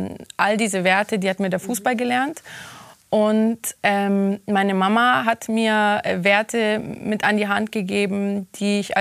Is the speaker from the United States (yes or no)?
no; Italy; Als Italienerin logischerweise war es für mich kein ganz fremdes Land, aber eine fremde Stadt.